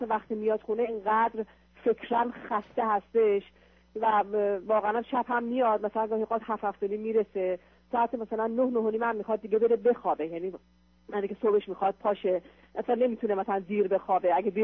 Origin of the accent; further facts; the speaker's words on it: Iran; moved away as an adult; now in United States; من 41 سالم هست. همسرم 42 سالشه. ما 2 سال پیش از ایران به امریکا اومدیم و در شرق امریکا زندگی میکنیم. با گرین کارت اومدیم.